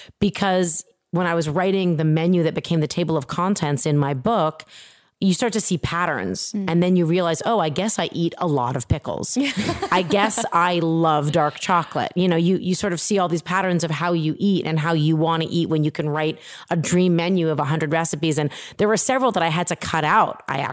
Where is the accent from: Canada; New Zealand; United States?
Canada; Toronto, Ontario; I grew up in Toronto.